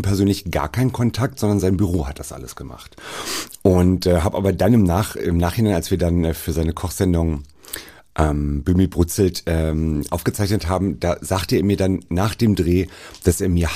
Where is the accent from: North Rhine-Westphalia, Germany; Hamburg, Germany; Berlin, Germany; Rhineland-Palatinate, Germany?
Berlin, Germany; ich komme aus Neukölln